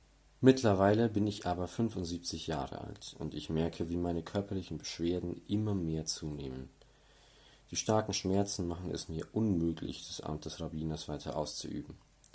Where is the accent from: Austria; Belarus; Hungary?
Hungary; moved away as an adult; now in Bamberg, Germany; wurde am 10. Juni 1857 in Nitra, einer Stadt in Ungarn, geboren. Bis zu meinem 18. Lebensjahr besuchte ich das Gymnasium in meiner Heimatstadt, wo ich den traditionellen jüdischen Unterricht besuchte.